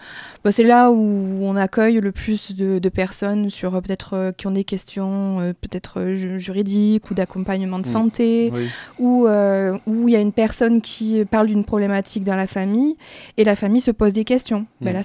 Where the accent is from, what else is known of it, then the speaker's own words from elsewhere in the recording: Toulouse, Occitanie, France; moved away; moi je suis toulousaine d'origine et je suis arrivée dans les Landes il y a à peu près 6 ans.